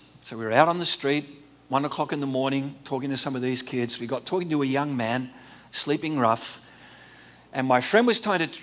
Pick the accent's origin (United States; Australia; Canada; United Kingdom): Australia; But I'm Australian enough to want to tell you that so you actually hear just the virulence of his response.